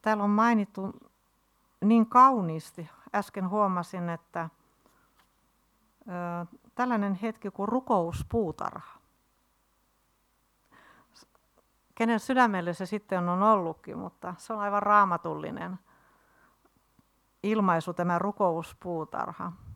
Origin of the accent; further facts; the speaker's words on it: Rauma, Satakunta, Finland; Olen tuntenut ACLO-naiset jo joskus Raumalla ollessani. Olen nimittäin Raumalta kotoisin.